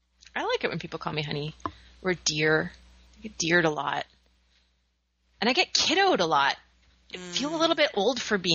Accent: Canada; I'm Canadian.

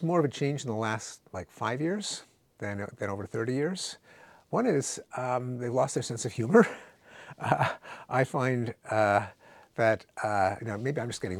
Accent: Canada; I'm Canadian.

